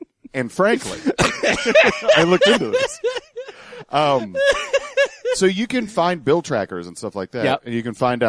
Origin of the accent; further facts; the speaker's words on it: Missouri, United States; My home state, Missouri, this one's weird